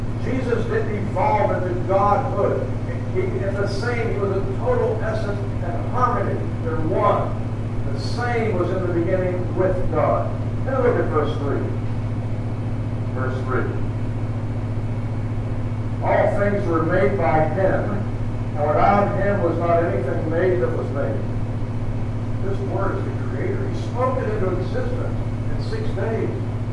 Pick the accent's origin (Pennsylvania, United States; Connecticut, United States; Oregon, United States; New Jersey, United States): Pennsylvania, United States; Pittsburgh; But Brother Ralph comes from New England originally, and I come from Pittsburgh.